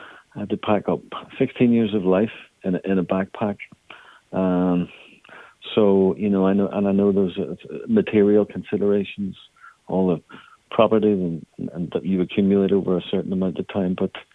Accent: Ireland; okay, as an Irish citizen, you can go to the French embassy.

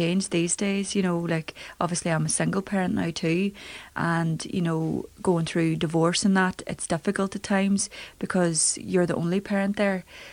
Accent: Derry, Northern Ireland, United Kingdom; So I grew up in Derry City in a council estate called Ballymacgorty, known as Ballymac.

